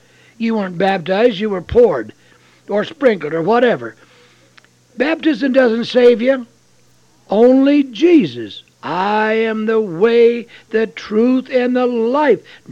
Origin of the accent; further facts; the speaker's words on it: The Dalles, Oregon, United States; Well, friends, now I was born and raised in the Dalles, Oregon, out near the blowout place they called it.